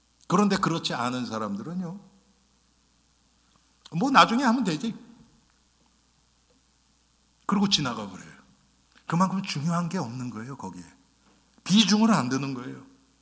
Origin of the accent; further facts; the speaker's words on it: South Korea; moved away; 제가 한국 떠나기 전날 오후가 딱 비었어요. 한 몇 시간이. 그래서 뭐 할까 그러다가 제가 자란 동네를 갔어요.